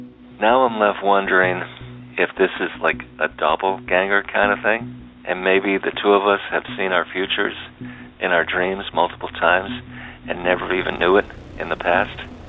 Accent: Boston, Massachusetts, United States; I'm from Boston.

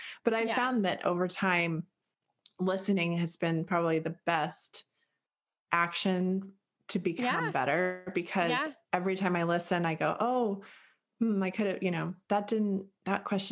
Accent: Boulder, Colorado, United States; also born or lived in Eugene, Oregon; I grew up in a Boulder, Colorado, okay, which is a 10. And, yes, then I grew up in Eugene, Oregon

